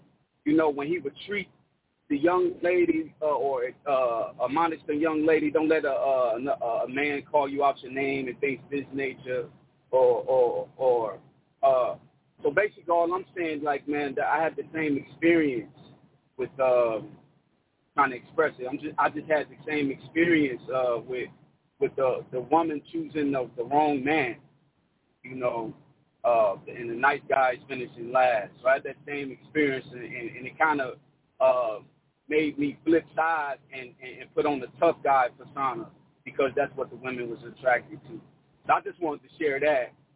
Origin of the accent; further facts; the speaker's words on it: Indianapolis, Indiana, United States; now in Las Vegas, United States; So I'm from the Las Vegas body. … I'm originally from the Indianapolis body.